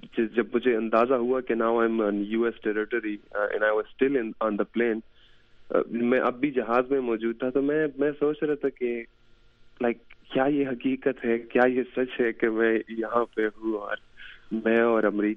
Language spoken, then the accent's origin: Urdu; Khyber Pakhtunkhwa, Pakistan; moved away as an adult; now in United States; میں خیبر agency FATA میں میری پیدائش اور وہاں پہ میں پلا بڑا تو وہاں پہ کافی اینٹی امریکنزم ہے